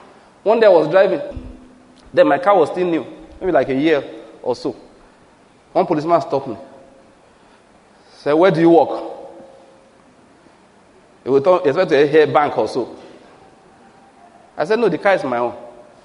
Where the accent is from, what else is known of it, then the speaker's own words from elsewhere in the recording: Owo, Ondo, Nigeria; Oh, no, Owo. That's my hometown, Owo, in Ondo State.